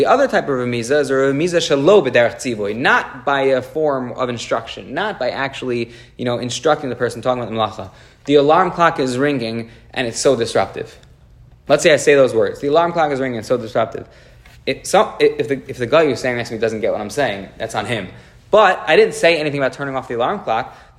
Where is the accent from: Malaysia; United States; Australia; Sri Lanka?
United States; Woodmere, New York